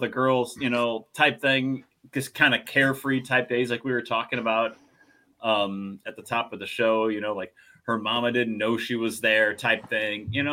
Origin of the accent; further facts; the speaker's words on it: Midwest, United States; I'm a Midwesterner, man.